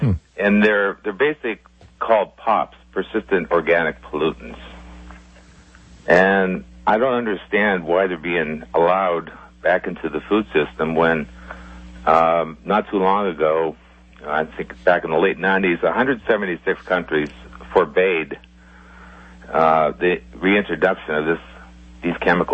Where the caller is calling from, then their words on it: Puerto Rico; I'm calling from Puerto Rico.